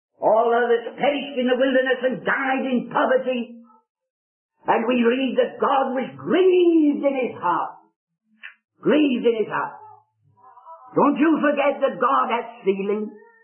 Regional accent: Scotland, United Kingdom; I love, being Scottish, I love the Scottish poet Robert Burns

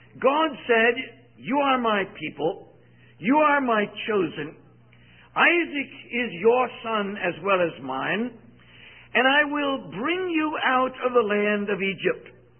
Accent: India; and I come from India, where the annual per capita income is about $300

